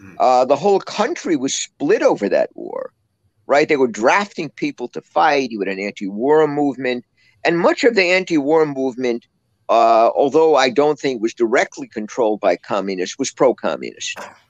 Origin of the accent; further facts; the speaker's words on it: Connecticut, United States; at least where I grew up in Connecticut, as being all Catholic.